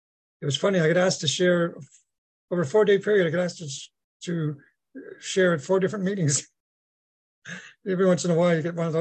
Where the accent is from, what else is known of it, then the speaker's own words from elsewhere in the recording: Nova Scotia, Canada; I'm from Nova Scotia originally, New Scotland, the east coast of Canada. I grew up in a Catholic family, and I have 14 younger brothers and sisters to prove it.